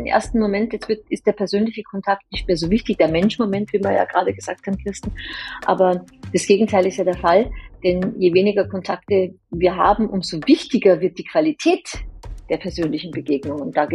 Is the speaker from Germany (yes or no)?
no; Austria; born there; dass ich gebürtige Österreicherin bin.